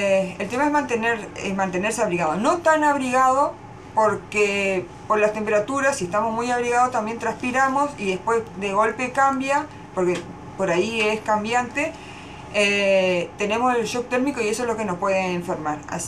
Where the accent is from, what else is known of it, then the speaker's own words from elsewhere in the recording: Goya, Corrientes, Argentina; also born or lived in Curuzú Cuatiá; yo nací en Cruzú, mi hermana y yo, mi papá era militar, mi familia es de Goya, así que circunstancialmente mi hermana y yo nacimos en Cruzú, volvimos a Goya, ahí ya nació mi hermano